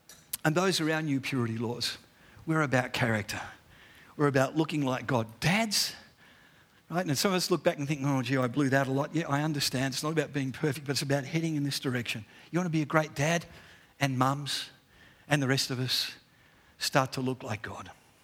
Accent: Australia; I am Australian.

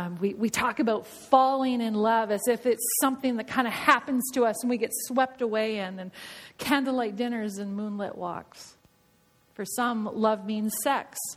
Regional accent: British Columbia, Canada; moved away; I love the Okanagan. I grew up in the Okanagan, and even though I haven't lived there for 25 years

